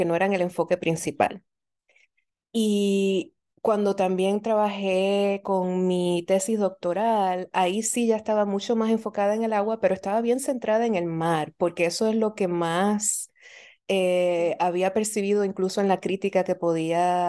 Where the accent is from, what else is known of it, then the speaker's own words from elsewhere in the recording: Puerto Rico; yo nací y crecí en Puerto Rico. Entonces, esta idea de vivir en una isla